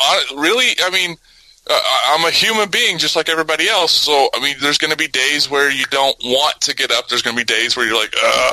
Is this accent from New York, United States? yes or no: no; San Antonio, Texas, United States; also born or lived in Tennessee / Georgia / Florida; I'm from Texas, born in San Antonio, Texas.